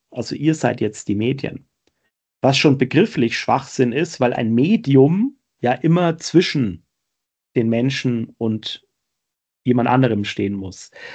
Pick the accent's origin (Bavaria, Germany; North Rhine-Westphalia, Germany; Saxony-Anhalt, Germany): Bavaria, Germany; Schweinfurt; Es gibt in meiner Heimatstadt Schweinfurt gibt's einen Winzer.